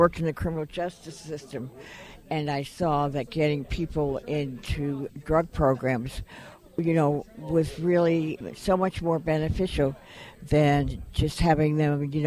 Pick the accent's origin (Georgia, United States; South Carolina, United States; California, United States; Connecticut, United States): Connecticut, United States; And I know one of the things, I come from Connecticut, that in our homeless shelters, and I can never understand it